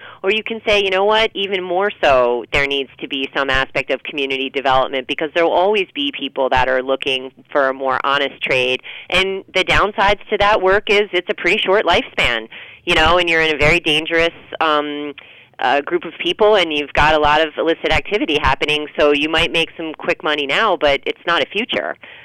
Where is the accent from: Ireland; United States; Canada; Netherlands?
United States; New England; you know, I'm from New England and was more familiar with fruit farms